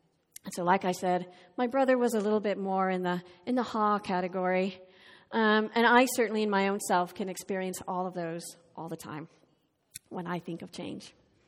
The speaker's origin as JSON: {"language": "English", "country": "Ireland", "said": "As an Irish person who loves cheese and who totally gained a couple of pounds eating Irish cheese"}